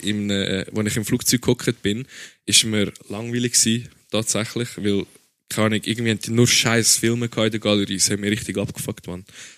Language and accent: German; Switzerland; wir sind aus der Schweiz